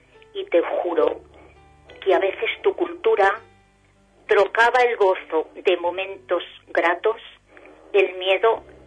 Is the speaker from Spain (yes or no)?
yes; Castile, Spain; accent: Castilian; Sí, bueno, soy castellana vieja.